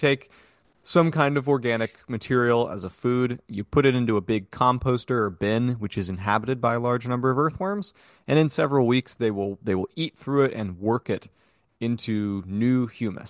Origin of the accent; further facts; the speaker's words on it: Florida, United States; the overuse of this industrial fertilizer in my home state in Florida for housing developments and nurseries